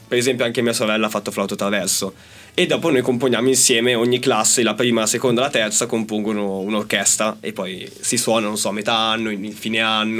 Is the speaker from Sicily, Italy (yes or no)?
no; Lomazzo, Lombardy, Italy; io sono di Lomazzo, quindi Lomazzo.